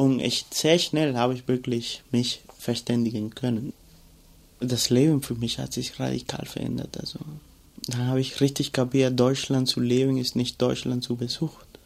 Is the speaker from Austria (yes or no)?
no; Cuba; German is a second language; now in Germany; Woher kommst du? Ich komme aus Kuba.